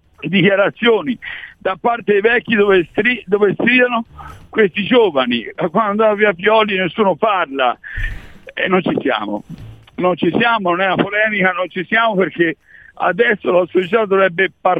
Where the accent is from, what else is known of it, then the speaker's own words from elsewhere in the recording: Florence, Tuscany, Italy; lo dico da fiorentino